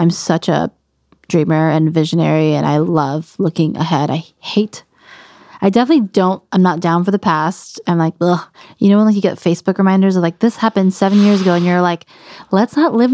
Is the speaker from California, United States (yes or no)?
yes; Anaheim, California, United States; Ska for a hot second, because I'm from Anaheim.